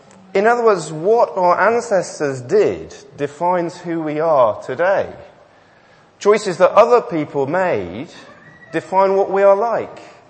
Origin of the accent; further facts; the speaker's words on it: Swansea, Wales, United Kingdom; born there; I was born in Wales. There seems to be a theme developing at the moment, so I thought I'd join in. I was born in Swansea.